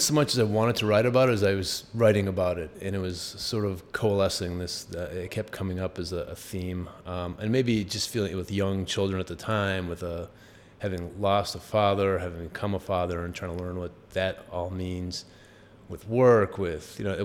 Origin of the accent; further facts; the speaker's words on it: Lowell, Massachusetts, United States; enough teachers growing up in Lowell, like in fourth grade, Mrs. Peterson would just let me go off and write stories